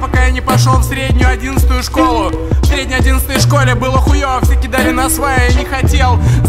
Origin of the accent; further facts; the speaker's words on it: Minsk, Belarus; born there; Я родился в Витебске в 1989 году. На самом деле я родился в Минске